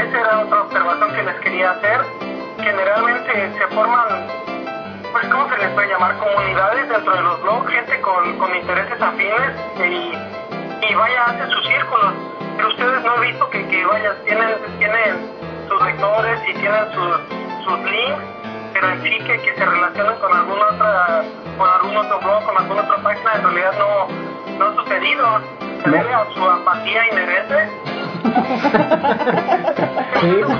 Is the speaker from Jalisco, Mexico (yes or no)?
no; Michoacán, Mexico; now in United States; Soy de Michoacán.